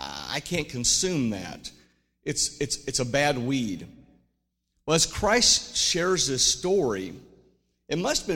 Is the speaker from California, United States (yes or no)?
no; Hastings, Nebraska, United States; Years, when I'm going back to my hometown, Hastings, Nebraska, I would remember